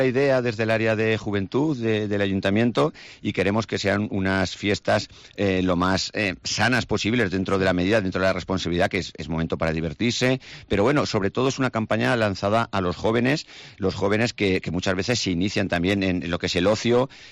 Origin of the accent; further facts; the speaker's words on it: Aragon, Spain; como buen aragonés que me considero